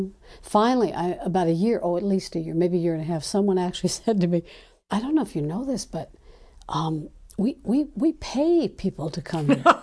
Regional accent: New Orleans, Louisiana, United States; My family history is Southern Appalachian.

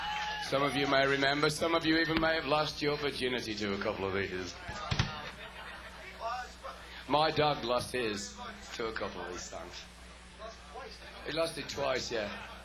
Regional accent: England, United Kingdom; I'm not from fucking Australia, I'm fucking English.

